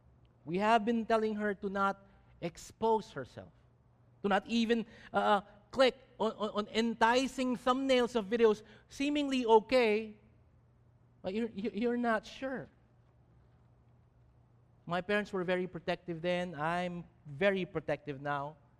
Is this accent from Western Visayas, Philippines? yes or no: no; Manila, Metro Manila, Philippines; Where did you grow up? I mean, well, at least in my place in Manila, in Sampaloc, Manila, there was an ongoing news about men and women trying to get